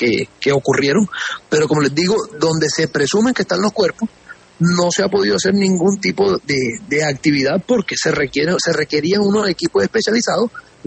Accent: Córdoba, Colombia; como cordobés, como colombiano, como costeño, me duele la muerte de cualquier colombiano

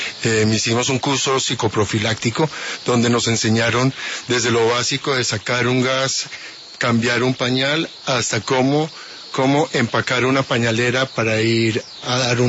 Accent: United States; born there; Yo soy ciudadano americano, yo nací en Estados Unidos

